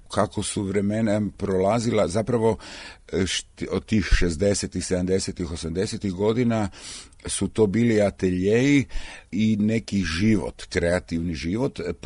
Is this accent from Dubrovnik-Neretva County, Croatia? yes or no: no; Rijeka, Primorje-Gorski Kotar County, Croatia; also born or lived in Ljubljana; Ja sam inače iz Rijeke, Riječanin. Školovao sam se u Rijeci i u Ljubljani.